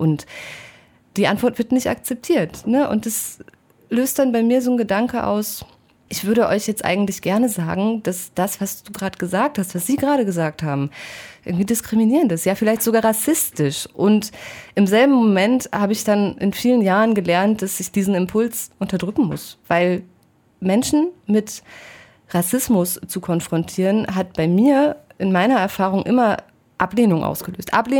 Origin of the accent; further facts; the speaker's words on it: Halle, Saxony-Anhalt, Germany; Denn zuerst sage ich dann, na ja, aus Halle.